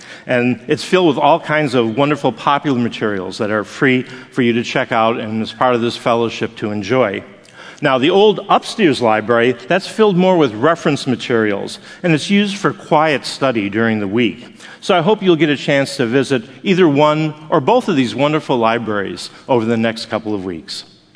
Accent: Buffalo, New York, United States; One of the memories that I have growing up in Buffalo, New York, was engaging in lots and lots of water balloon fights.

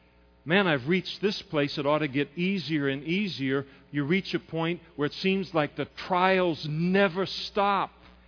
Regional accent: United States; And you look and you think, man, I am one American here at a time where Americans are not that popular right now.

